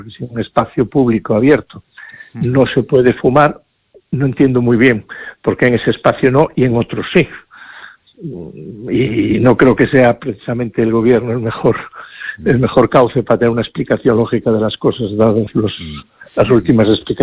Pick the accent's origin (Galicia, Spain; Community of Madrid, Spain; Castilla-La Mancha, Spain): Galicia, Spain; Santiago de Compostela; yo nací en Santiago hace 57 años, en el barrio de Los Concheiros, y viví en República Argentina, viví en la calle de la Rosa. República Argentina sigue siendo el domicilio de mis padres.